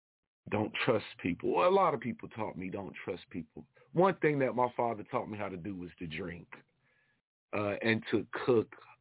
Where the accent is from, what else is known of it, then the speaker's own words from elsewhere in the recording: Kansas City, Missouri, United States; now in Philadelphia, United States; So I actually moved to Philadelphia I moved to the East Coast from Kansas City, Missouri.